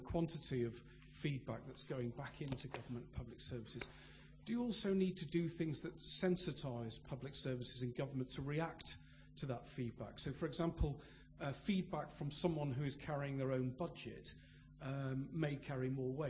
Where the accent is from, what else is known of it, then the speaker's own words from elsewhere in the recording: Wales, United Kingdom; I'm a Welsh civil servant on secondment to DEC.